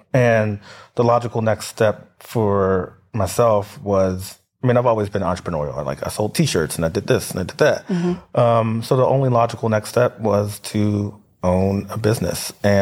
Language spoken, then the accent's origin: English; Germantown, United States; So growing up in Germantown, there was a honeysuckle bush that grew along the side of my house.